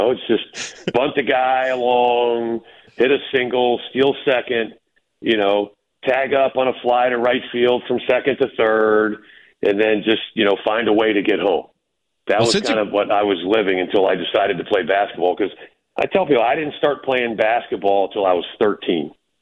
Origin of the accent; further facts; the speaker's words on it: Florida, United States; I grew up in Florida where when you talk about back in the 80s, I graduated high school in 83.